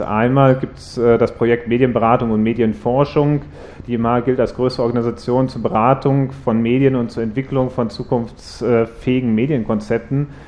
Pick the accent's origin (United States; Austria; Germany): Germany; Ich komme aus Deutschland, wo auch das Koordinationsbüro der IMH sitzt.